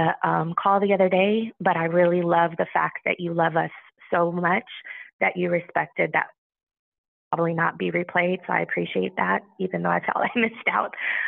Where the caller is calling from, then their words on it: Columbia, South Carolina, United States; from Columbia, South Carolina.